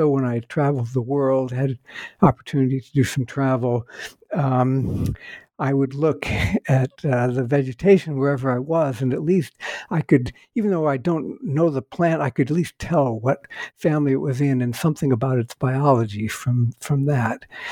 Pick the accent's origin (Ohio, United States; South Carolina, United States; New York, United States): Ohio, United States; And so I grew up there in Northeast Ohio and had the great opportunity to spend a lot of time hiking in the woods.